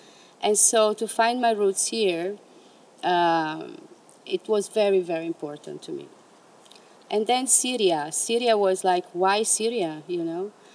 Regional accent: Italy; English is a second language; I didn't know even that there were goddesses, you know, once upon a time, because I come from Italy and it's, you know, yeah, you have the Virgin Mary and the Madonnas, you know.

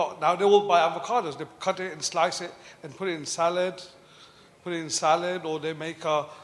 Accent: United Kingdom; from United Kingdom.

